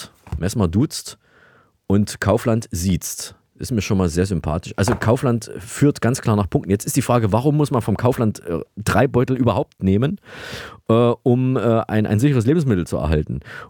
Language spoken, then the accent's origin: German; Saalfeld, Thuringia, Germany; born there; Königssee ist eine kleine Stadt in Thüringen, in der Nähe meiner Geburtsstadt Saalfeld.